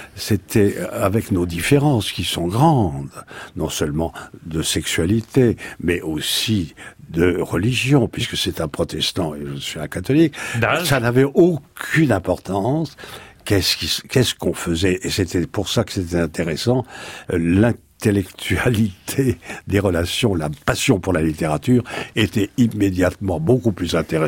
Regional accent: Bordeaux, Nouvelle-Aquitaine, France; Les Lumières, ça m'intéresse, voyez-vous, parce que je viens de Bordeaux

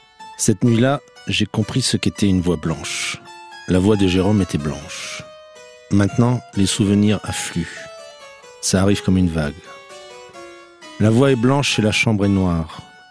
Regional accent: Madagascar; also born or lived in Strasbourg, France / Africa; puisque je suis né, je suis à Strasbourg, c'est pas tout à fait au bord de l'eau, mais ensuite j'ai passé mon enfance en Afrique et dans l'océan Indien, Madagascar

